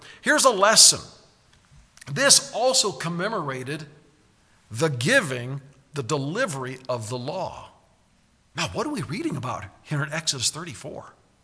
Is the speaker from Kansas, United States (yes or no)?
yes; Kansas, United States; Now, growing up in Kansas, when harvest began, to me it was very exciting.